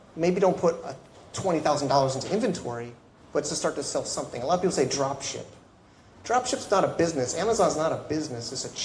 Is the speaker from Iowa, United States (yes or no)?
no; Connecticut, United States; I'm originally from Connecticut, so he moved out there to change his life, and he had extra room.